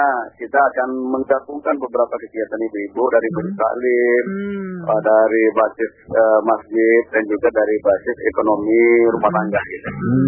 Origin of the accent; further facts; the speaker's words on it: Bengkulu, Indonesia; Kami dari Bengkulu, gitu.